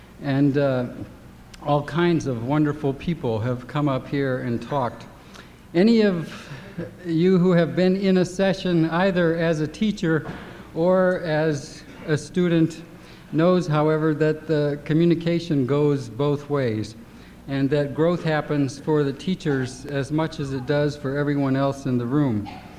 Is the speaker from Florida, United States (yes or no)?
no; Valparaiso, Indiana, United States; I'm from Valparaiso, Indiana